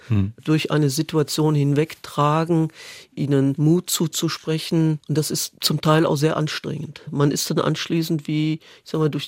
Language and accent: German; Neuwied, Rhineland-Palatinate, Germany; Ich komme ja Neuwied am Rhein. Ich bin mit dem Blick auf den Rhein groß geworden.